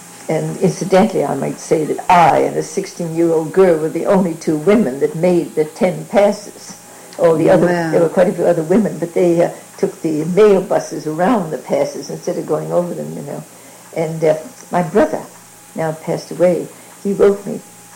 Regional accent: San Francisco, California, United States; born there; Oh, I was born in San Francisco. My father and mother were San Franciscans.

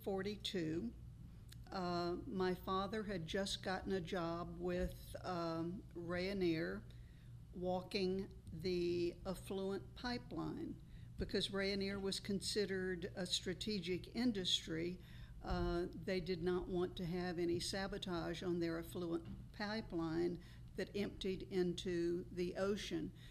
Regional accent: Fernandina Beach, Florida, United States; I grew up here in Fernandina and left when I was married in 1960 and returned in 1992 and have been here ever since.

